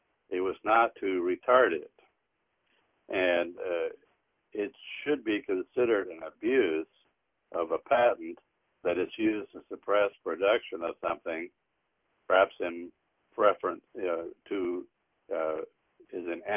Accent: Texas, United States; I'm from Texas, where the town of Marshall hosts a federal court that takes so many patent cases

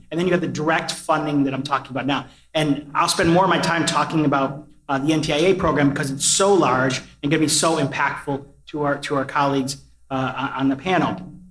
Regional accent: Buffalo, New York, United States; I'm from Buffalo, and the Western New York part was designated as satellite.

